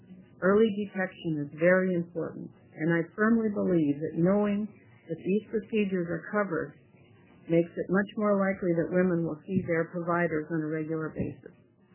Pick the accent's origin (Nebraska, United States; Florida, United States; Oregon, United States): Oregon, United States; Scappoose; for the record … I'm from Scappoose, Oregon.